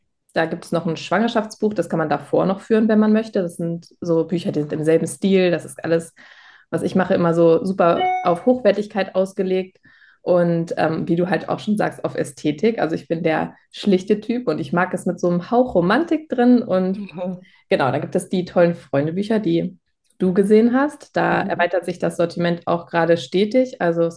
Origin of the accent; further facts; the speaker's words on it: Lower Saxony, Germany; ich komme aus der Nähe von Hannover. Wir wohnen auf dem Land in der schönen Wedemark